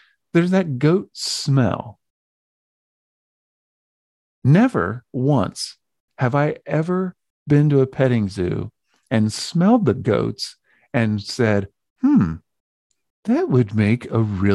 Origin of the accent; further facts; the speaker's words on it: Japan; Even I grew up in Japan, so maybe it was kind of normal to have quote unquote weird, you know, compared to the typical American palate.